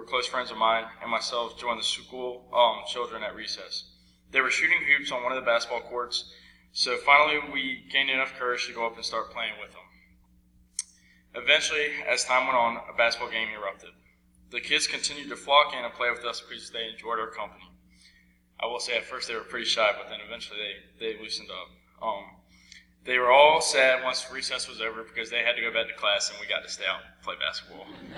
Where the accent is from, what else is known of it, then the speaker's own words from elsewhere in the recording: East Coast, United States; I'm from the East Coast, and they're from the West Coast